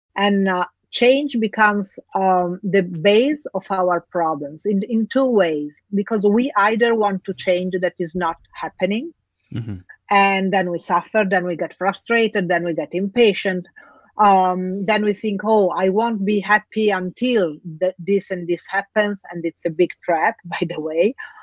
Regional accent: Italy; also born or lived in Africa; Actually, I grew up between Africa and Italy. So two different, completely different cultures, completely different environments.

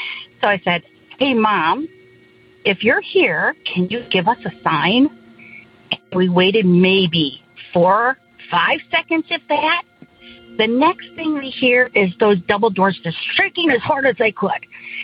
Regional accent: Indiana, United States; I'm from Northern Indiana.

